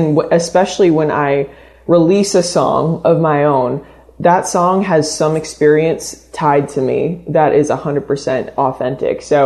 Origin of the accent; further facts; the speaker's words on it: Cape Cod, Massachusetts, United States; even though I grew up on Cape Cod, Massachusetts, miles and miles away from, you know, where … all the greats came from.